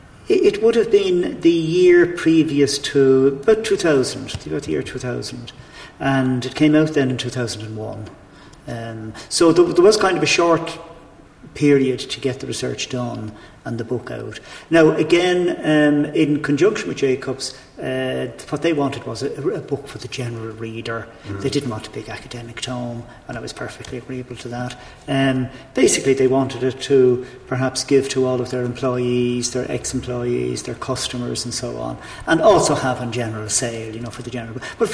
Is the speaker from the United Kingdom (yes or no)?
no; Dublin, Leinster, Ireland; I'm a Dubliner, and I grew up in Rathmines, and we lived in little artisans' dwellings behind the town hall in Rathmines, and we lived there because my grandfather was a fireman in Rathmines Fire Station, working for the old Rathmines Township.